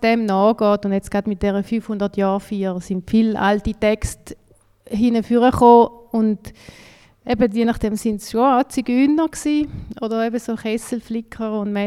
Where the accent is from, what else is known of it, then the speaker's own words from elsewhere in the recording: Switzerland; Aber jetzt nicht anhand vom Namen oder sie wissen, ich bin aus der Schweiz.